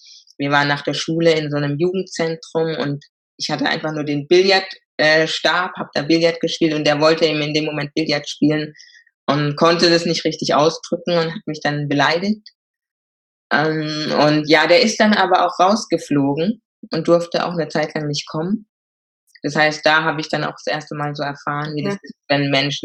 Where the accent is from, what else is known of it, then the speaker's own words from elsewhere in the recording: Karlsruhe, Baden-Württemberg, Germany; first language German; Bin daher gebürtige Karlsruherin und wie du es auch schon angesprochen hast, habe ich nichts mit Mehrsprachigkeit am Hut. Also meine Muttersprache ist Deutsch und ja, so ein bisschen Englisch von der Schule